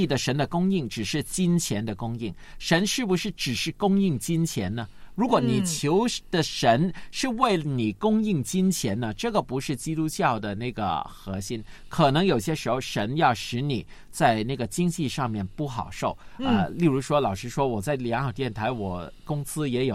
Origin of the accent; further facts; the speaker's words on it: Guangdong, China; 我们广东人有一句叫马死落地行